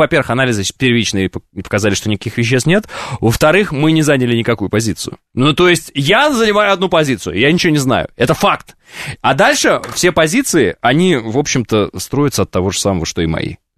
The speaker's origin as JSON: {"language": "Russian", "country": "Kazakhstan", "tie": "born there", "said": "Моя бабушка живет в Казахстане. Я же родился в Казахстане."}